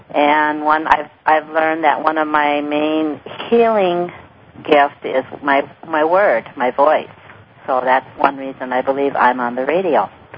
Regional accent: Minnesota, United States; I'm from Minnesota

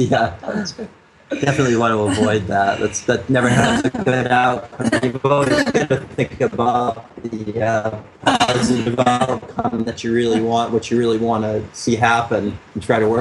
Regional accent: United States; Well, you know, I had an advantage, I guess, growing up in America.

